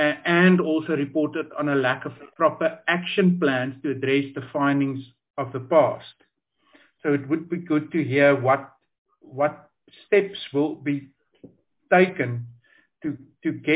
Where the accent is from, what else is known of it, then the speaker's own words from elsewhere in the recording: Free State, South Africa; I'm from the Free State, and I know that the Human Rights Commission has over the years brought out a number of reports